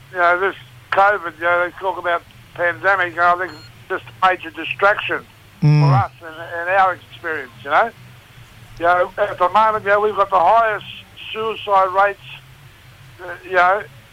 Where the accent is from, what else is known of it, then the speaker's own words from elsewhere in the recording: Ingham, Queensland, Australia; Mate, I'm a Wagamai man from the Herbert Valley region, Ingham. Inland from Ingham there. That's my country. We're the Rainforest Mob.